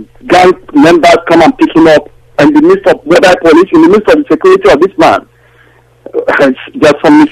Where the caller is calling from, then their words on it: Madrid, Community of Madrid, Spain; I'm calling from Madrid, Spain.